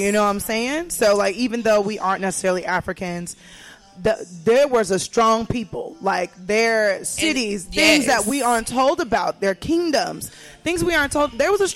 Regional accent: United States; Sometimes just American. Black. I am American.

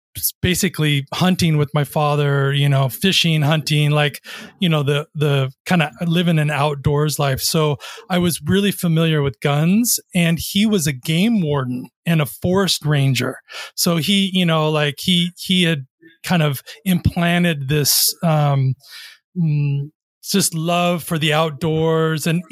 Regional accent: Long Beach, California, United States; also born or lived in Orange County; And so I was born in Orange County and I grew up in Long Beach. And I went to school in Long Beach State, and I studied criminology of all things.

